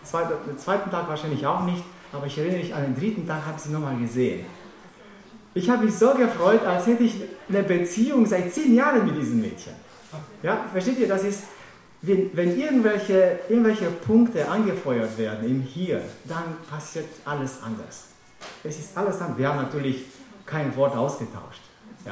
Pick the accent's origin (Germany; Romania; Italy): Romania; German is a second language; Ich war circa 12 Jahre alt. Das war in meinem Heimatland in Rumänien.